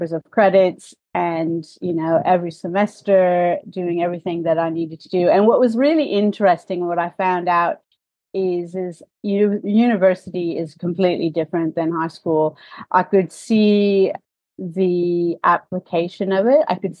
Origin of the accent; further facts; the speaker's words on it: Washington, United States; Washington State University. It had its vet school there, which is in my home state.